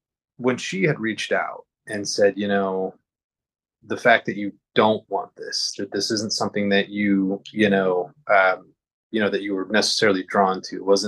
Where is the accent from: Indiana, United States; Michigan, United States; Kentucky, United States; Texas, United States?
Indiana, United States; East Chicago; I grew up in East Chicago and, you know, from meager means, didn't really have a whole lot of, you know, my parents didn't have a lot of money.